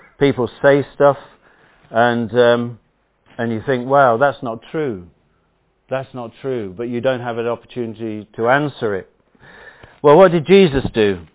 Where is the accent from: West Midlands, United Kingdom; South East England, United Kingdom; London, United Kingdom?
West Midlands, United Kingdom; Burton upon Trent; I was walking around my hometown, Burton-on-Trent, with a group of Christians carrying banners with the gospel on these banners.